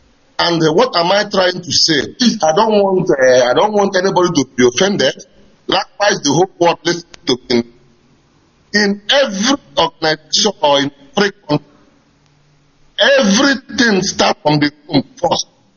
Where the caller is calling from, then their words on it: Germany; I'm calling from Germany.